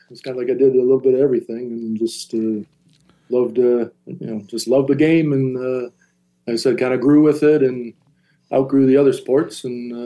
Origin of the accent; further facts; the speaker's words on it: Wisconsin, United States; You know, again, growing up in Wisconsin, you know, everybody was about the Packers